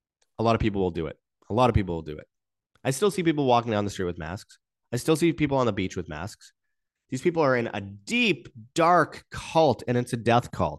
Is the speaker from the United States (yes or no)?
no; Canada; And I say that as a Canadian.